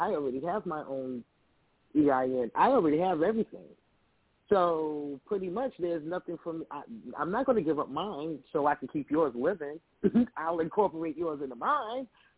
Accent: New York, United States; a New Yorker, baby.

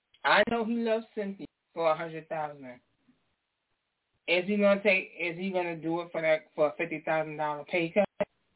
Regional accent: New York, United States; now in New Jersey, United States; I live in New Jersey and I'm from New York.

